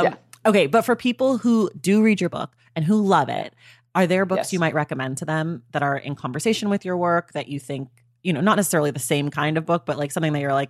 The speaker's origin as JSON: {"language": "English", "town": "Oakland", "region": "California", "country": "United States", "said": "Oh, right. I forgot to tell you, I'm from Oakland."}